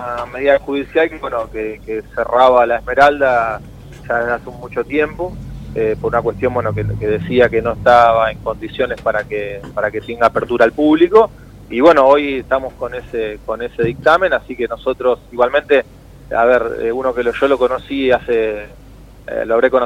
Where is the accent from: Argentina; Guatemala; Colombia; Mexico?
Argentina; Soldini, Santa Fe; soy de Soldini, de la zona de acá de Rosario, y acá a 40 kilómetros tenemos un parque nacional